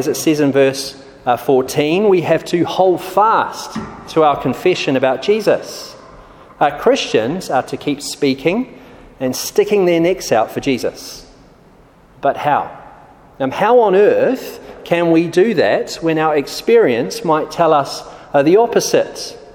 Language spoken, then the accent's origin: English; New Zealand; now in London, United Kingdom; Married to Christabel, got two kids, and I'm from New Zealand, hence the strange accent.